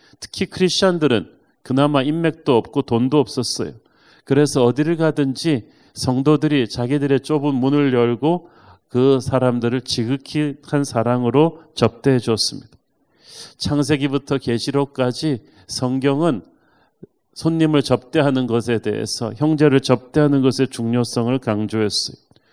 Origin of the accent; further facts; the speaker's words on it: Busan, South Korea; 제가 고향이 부산인데